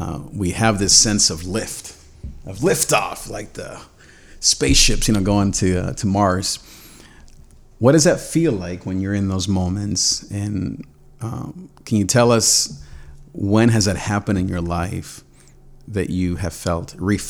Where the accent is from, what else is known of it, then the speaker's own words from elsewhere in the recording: Nicaragua; I'm from Nicaragua, so that's where I was raised and went through all that 80s war stuff.